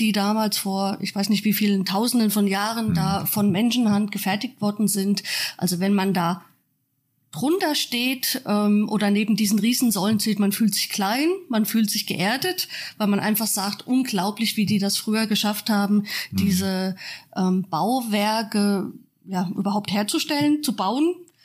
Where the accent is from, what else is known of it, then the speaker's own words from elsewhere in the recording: Meiningen, Thuringia, Germany; weil ich bin echter Thüringer, echter Meininger